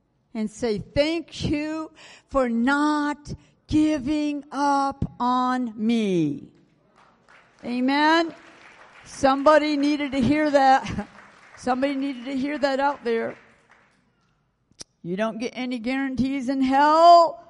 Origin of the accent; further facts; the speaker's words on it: United States; I'm from America. I talk about America because this is where I live.